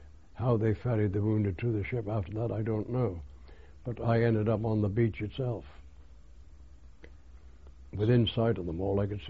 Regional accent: Wrexham, Wales, United Kingdom; I landed at Ramsgate, and then I went by train to Wrexham in North Wales, which is my hometown, funnily enough.

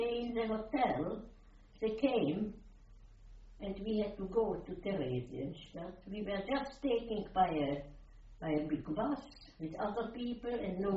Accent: Austria; Austrian we were. And he straight away, when we arrived, we went to prison. Just normally to prison, in my hometown to prison, not concentration camp, in prison.

